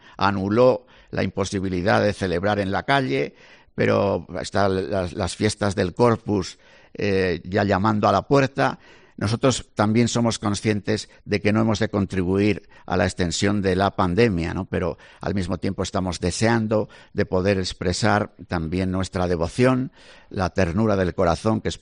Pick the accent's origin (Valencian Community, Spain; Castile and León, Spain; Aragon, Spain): Castile and León, Spain; Valladolid; yo soy de Valladolid.